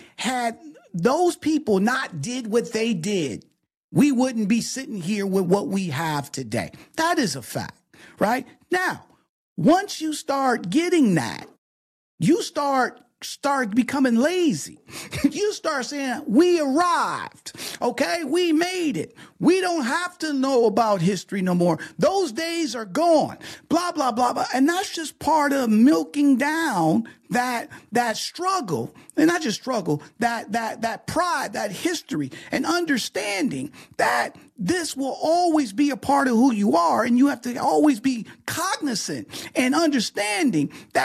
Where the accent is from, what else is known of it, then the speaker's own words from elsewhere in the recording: Detroit, Michigan, United States; Remember, I grew up in Detroit.